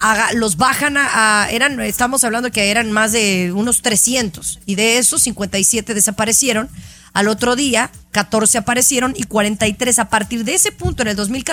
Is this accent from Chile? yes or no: no; Mexico; es importante que como mexicanos